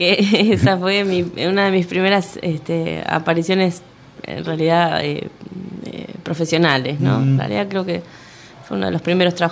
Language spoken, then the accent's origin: Spanish; San Martín, Buenos Aires Province, Argentina; born there; Nací en San Martín.